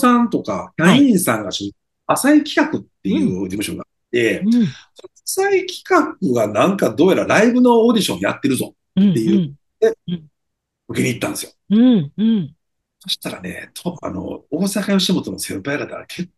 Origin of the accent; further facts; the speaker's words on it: Kyoto, Japan; 私、京都まで京都育ちで25年間京都から出たことない人間ですから、